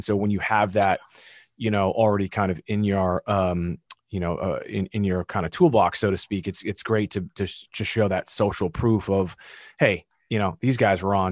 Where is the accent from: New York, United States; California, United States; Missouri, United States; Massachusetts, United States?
Massachusetts, United States; You know, we're both from Mass, both lawyers.